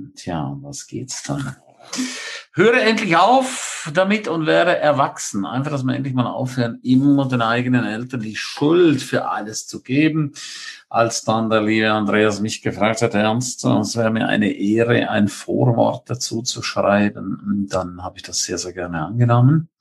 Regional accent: Switzerland; da ich ja selber ein Schweizer bin und dann aus meiner Heimat, aus meiner fernen Heimat

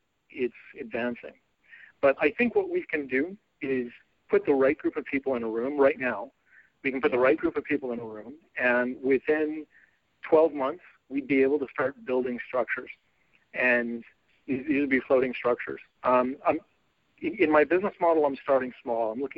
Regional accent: San Diego, California, United States; so did I.

